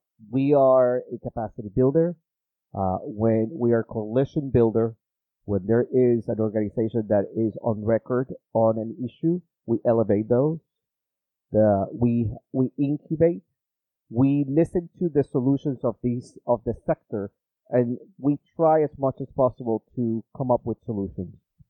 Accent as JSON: {"language": "English", "region": "New York", "country": "United States", "tie": "born or raised there", "said": "I don't know if it is because we are from New York, we were born and raised in New York, and everything in New York is really, really fast."}